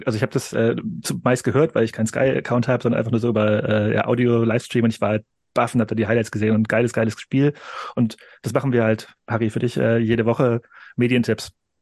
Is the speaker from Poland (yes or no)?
no; Nordhausen, Thuringia, Germany; komme ich aus Nordhausen